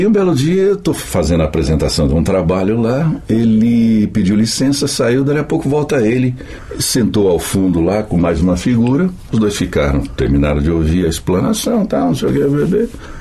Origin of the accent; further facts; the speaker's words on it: Marília, São Paulo, Brazil; Naquela época, a gente crescendo lá em Marília, com 7, 8 anos, que eu comecei a tomar pé da coisa